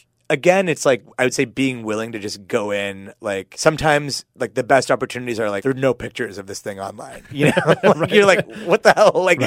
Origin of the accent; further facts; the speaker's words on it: Pittsburgh, Pennsylvania, United States; now in San Francisco, United States; I grew up in Pittsburgh.